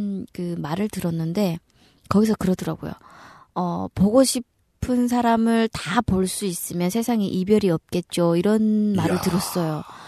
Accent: North Korea; now in South Korea; 사실 탈북하고 나서는

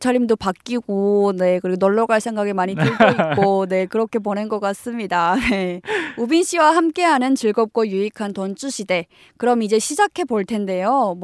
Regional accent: Pyongyang, North Korea; 저는 진행을 맡은 평양여자

